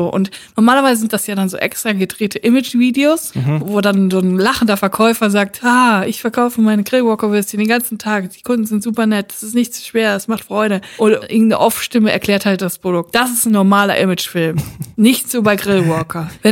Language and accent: German; Siegen, North Rhine-Westphalia, Germany; in Siegen im Gefängnis saß, wo ich herkomme.